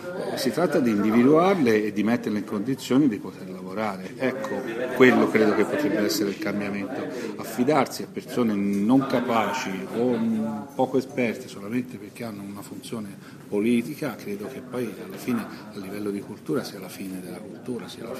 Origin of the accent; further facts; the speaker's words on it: Torre del Lago, Tuscany, Italy; also born or lived in Viareggio; io sono nato a Viareggio e quindi per me ritornare a Viareggio è particolare. È vero che sono vissuto a Torre del Lago, ma il comune è quello e quindi no? Il mio paese è Torre del Lago.